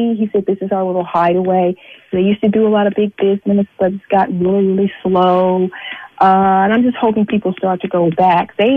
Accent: Florida, United States; I'm from Florida, yeah, but okay. I'm here now.

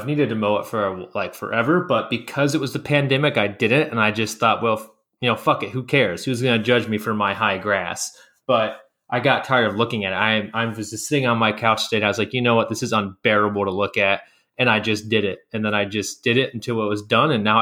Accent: Ohio, United States; so I am from here. Like, I always kind of grew up around this area, and there wasn't a lot to do in the small town I lived in. So I lived about 45 minutes like northeast of Columbus

